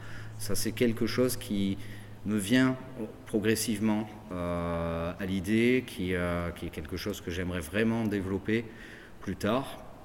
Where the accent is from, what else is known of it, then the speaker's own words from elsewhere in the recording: Marseille, Provence-Alpes-Côte d'Azur, France; Je suis de Marseille.